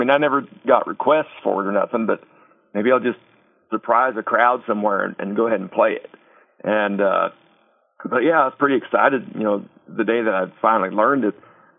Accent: Wyoming, United States; and I'm born and raised in Wyoming

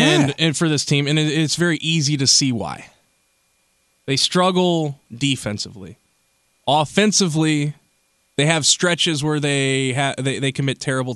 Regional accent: St. Louis, Missouri, United States; One of my favorite events to go to as a kid growing up in St. Louis.

